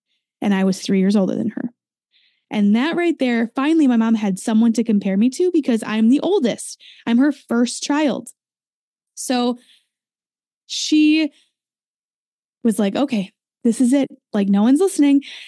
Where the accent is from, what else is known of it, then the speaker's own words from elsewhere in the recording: Wisconsin, United States; But I am an American. I grew up in a tiny little town of Wisconsin.